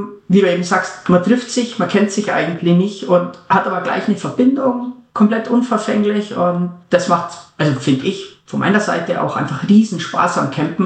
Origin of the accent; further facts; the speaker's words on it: Southern Germany, Germany; Aufgewachsen bin ich ziemlich im Süden von Deutschland, nahe an den Alpen.